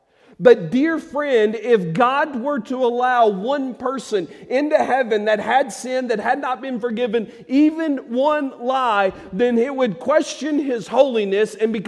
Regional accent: Southern US, United States; And sometimes we, especially growing up in the South, we have this preconceived notion

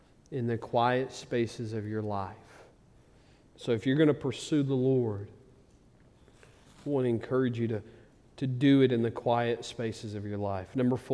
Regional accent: Ratcliffe, Arkansas, United States; also born or lived in Memphis; One of the reasons that I enjoy hunting is I grew up in Ratcliffe, Arkansas. Okay, really small.

